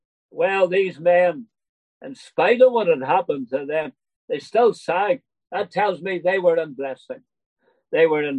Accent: Northern Ireland, United Kingdom; I'm from Northern Ireland. And the town that my wife and I settled down in, a town called Tanbrigee.

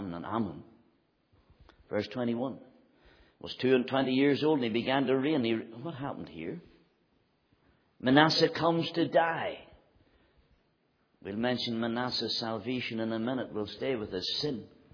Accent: Ireland; oh, visitors, where are you from? Ireland. We're from Ireland.

